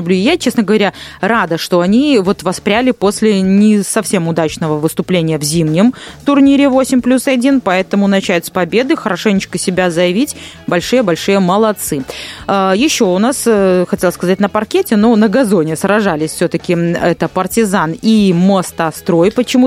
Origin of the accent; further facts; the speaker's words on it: Belarus; мы, белорусы, мирные люди.